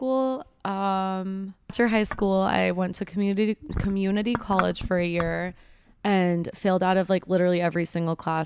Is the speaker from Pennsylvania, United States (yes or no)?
no; Laguna, California, United States; But yeah, I just, growing up in Laguna, all I wanted to do was have blonde hair, blue eyes, be like this rich white girl.